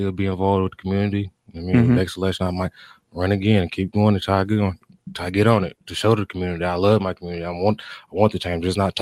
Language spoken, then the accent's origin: English; Muskegon Heights, Michigan, United States; Born and raised in the Heights. I don't know nothing but the Heights City, Muskegon Heights.